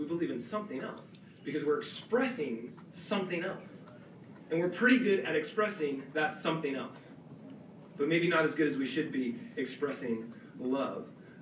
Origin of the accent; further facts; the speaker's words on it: California, United States; the guy in front of me turned around and looked and said, where are you from? And I said, California.